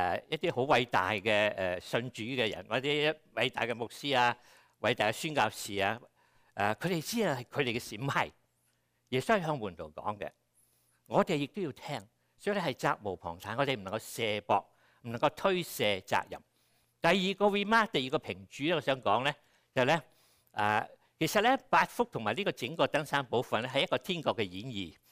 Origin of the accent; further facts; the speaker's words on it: Kaiping, Guangdong, China; accent: Siyi; 咁咧我太太台山人，我开平，所以我哋都系四邑人。我外父成日叫我落盐啦，佢话落粒成尾啊。我啲音幾正嘅，我啲鄉下音非常正。